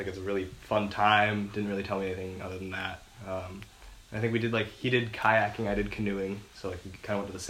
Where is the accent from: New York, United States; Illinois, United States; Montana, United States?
New York, United States; New York City; I'm a 21. I'm from New York City.